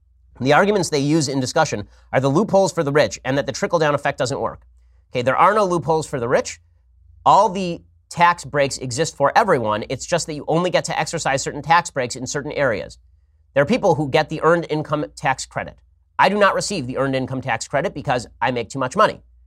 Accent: Los Angeles, California, United States; I am biased toward my hometown of Los Angeles

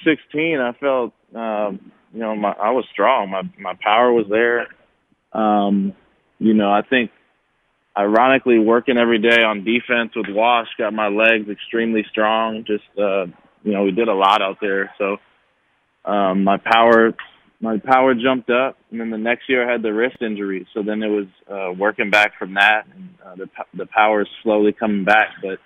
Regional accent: El Cerrito, California, United States; Playing at Cal was great because that's home for me. That's 10 minutes from my hometown in El Cerrito, California.

